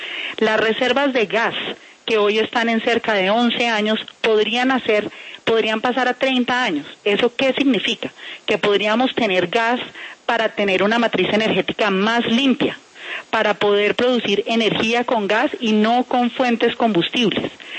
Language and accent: Spanish; Colombia; como colombianos